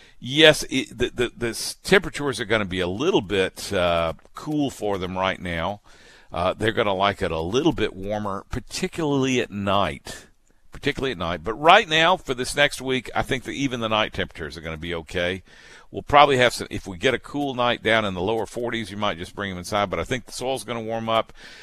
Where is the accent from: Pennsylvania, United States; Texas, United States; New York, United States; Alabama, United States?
Alabama, United States; I grew up, when I grew up over on Cypress Shores on Dog River